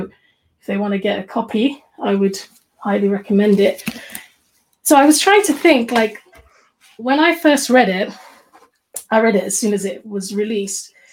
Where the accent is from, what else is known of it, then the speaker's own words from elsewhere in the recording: United Kingdom; growing up in Britain, I had a certain level of patriotism, you know, or sense of connection to Britain.